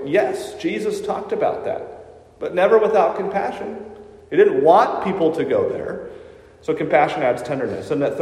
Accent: New Hampshire, United States; born or raised there

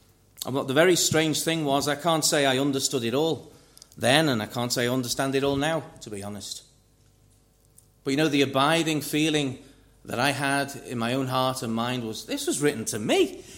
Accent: Liverpool, North West England, United Kingdom; also born or lived in Cyprus; And later on, we grew up in Liverpool. And when I was in Cyprus, of course, as a child of a Presbyterian household, I was baptized.

